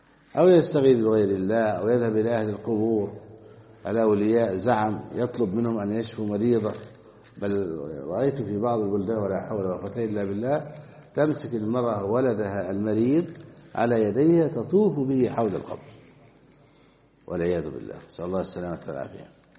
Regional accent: Egypt; أو بشرب الخمر والبيرة التي عندنا في مصر، بخلاف البيرة التي في السعودية فهي مباحة

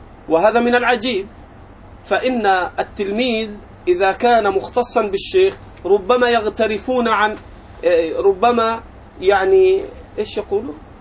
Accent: Egypt; ومنها القرية التي أنا أعيش فيها في مصر

